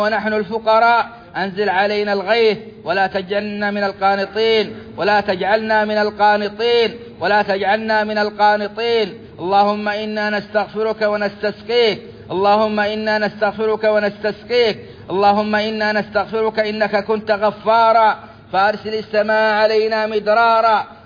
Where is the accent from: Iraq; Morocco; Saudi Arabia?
Saudi Arabia; اللهم أدم على بلادنا السعودية نعمة التوحيد